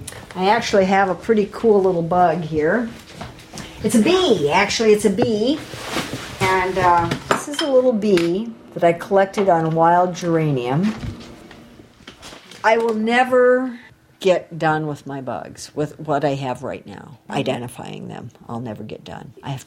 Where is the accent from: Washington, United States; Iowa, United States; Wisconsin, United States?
Iowa, United States; I'm a retired UPS driver. I'm from Central Iowa.